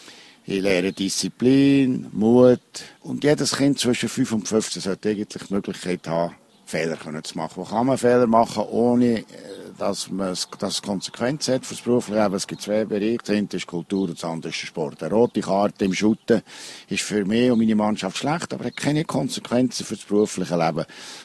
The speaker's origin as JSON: {"language": "German", "region": "Bern", "country": "Switzerland", "said": "Ich bin Berner Oberländer, bin geboren 4 Kilometer Luftlinie von der Walliser Grenze."}